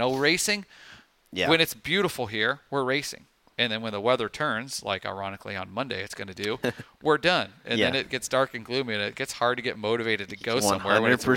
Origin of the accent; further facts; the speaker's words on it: Des Moines, Iowa, United States; now in Indianapolis, United States; Growing up in Des Moines, we had an AHL team, Iowa.